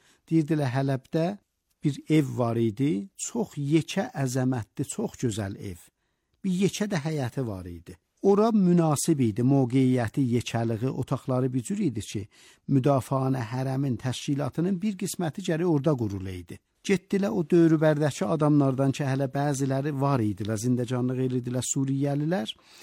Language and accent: Azerbaijani; Iran; Dedik, biz İranlıyıq.